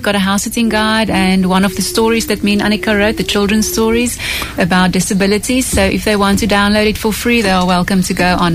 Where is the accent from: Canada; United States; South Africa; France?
South Africa; We're South African, so we're used to sunshine.